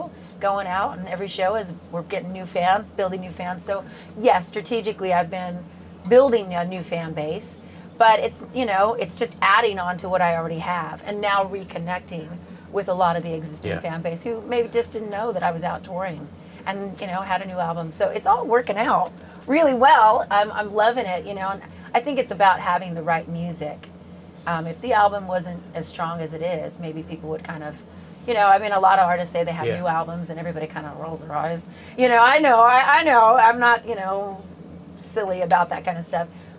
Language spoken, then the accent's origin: English; Los Angeles, California, United States; I went to L.A., where I'm from, my hometown, and went back to my high school, which was not in the original video.